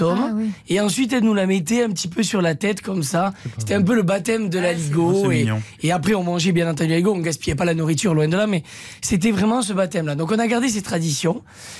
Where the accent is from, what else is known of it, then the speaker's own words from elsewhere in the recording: Occitanie, France; moi, je suis originaire de l'Aveyron.